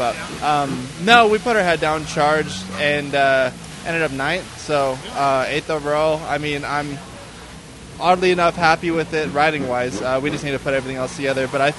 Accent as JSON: {"language": "English", "town": "Salt Lake City", "region": "Utah", "country": "United States", "tie": "born or raised there", "said": "I grew up in Salt Lake"}